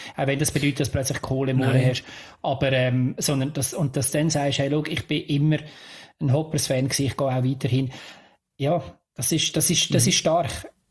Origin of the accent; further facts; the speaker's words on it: Lucerne, Switzerland; wir haben das als Luzerner mehr als einmal erlebt